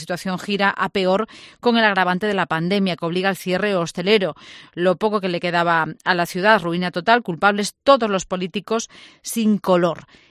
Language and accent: Spanish; Ferrol, Galicia, Spain; volví hace unos años confiando en lo aprendido, 30 años fuera de mi tierra, regreso para trabajar aquí los últimos años y jubilarme, y encuentro que esta comarca está peor que nunca.